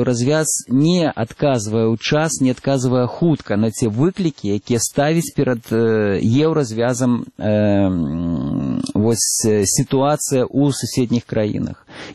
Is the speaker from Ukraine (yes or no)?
no; Belarus; мы, белорусы